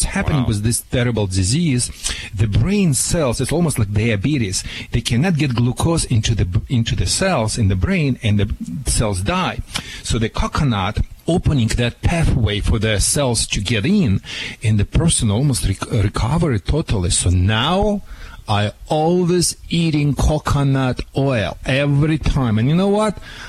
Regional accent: California, United States; accent: California; That's my California accent, I guess.

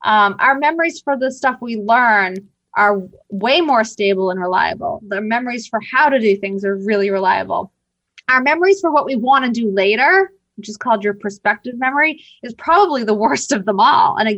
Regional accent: Boston, Massachusetts, United States; And I'm from Boston.

